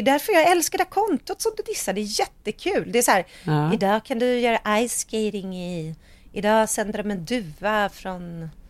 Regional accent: Sweden; Eller jag vet inte om jag har lagt mig på rätt nivå för att jag är svensk.

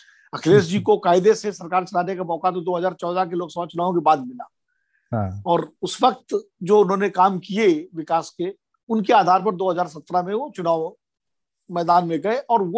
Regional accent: Kanpur, Uttar Pradesh, India; मैं भी इसी बेल्ट का रहने वाला हूँ, क्योंकि मैं खुद कानपुर का रहने वाला हूँ।

